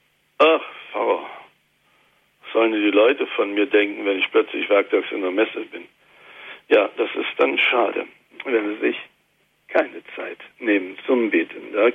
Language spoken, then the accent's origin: German; East Germany, Germany; jetzt kommen wir immer aus der DDR, müsst ihr ja mitwissen, ne? Das ist ja so die Hauptzeit, die ich so erlebt habe.